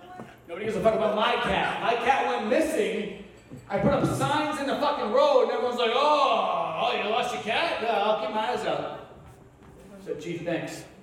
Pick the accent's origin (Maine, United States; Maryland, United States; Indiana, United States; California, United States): Maine, United States; I grew up in Maine, so when a family member's dying in Maine, you're like